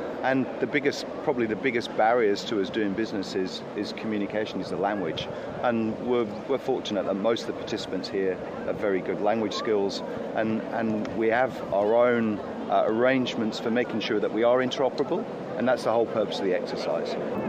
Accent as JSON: {"language": "English", "country": "Australia", "said": "I'm an Australian naval officer."}